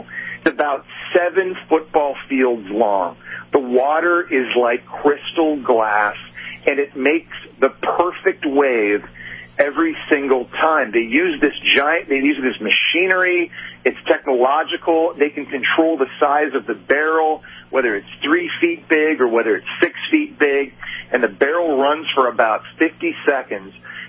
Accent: Ottawa, Ontario, Canada; Well, I'm from Ottawa, Canada, originally.

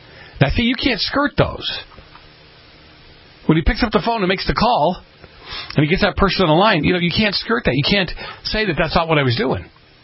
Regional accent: Boston, Massachusetts, United States; It's just like where I grew up in Italian town, so to speak, in Boston.

